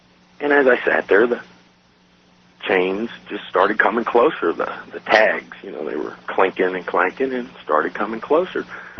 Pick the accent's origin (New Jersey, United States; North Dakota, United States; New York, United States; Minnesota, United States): New York, United States; I'm sitting there, 17-year-old, I'm not scared of much, especially growing up in New York, all kinds of surprises.